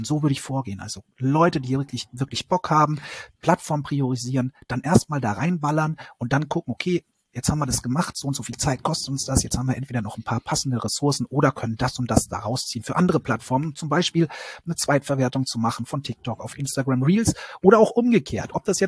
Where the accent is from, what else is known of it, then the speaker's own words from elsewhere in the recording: Bavaria, Germany; ich komme ursprünglich aus Bayern